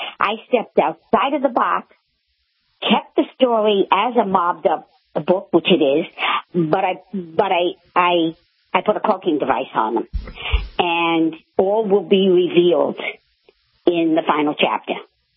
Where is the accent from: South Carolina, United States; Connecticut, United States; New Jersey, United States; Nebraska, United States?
New Jersey, United States; Jersey City; I grew up in Jersey City, which, as you know, is the second largest city, only to Newark.